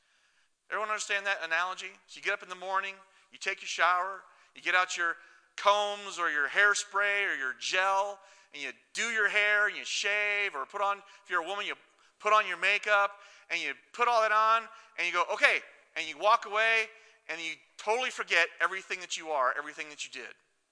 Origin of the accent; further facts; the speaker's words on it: Washington, United States; And I grew up in Washington State, so it rains a lot there, right?